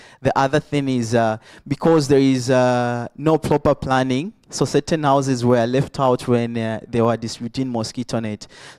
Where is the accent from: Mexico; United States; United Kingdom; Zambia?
Zambia; I'm from Zambia.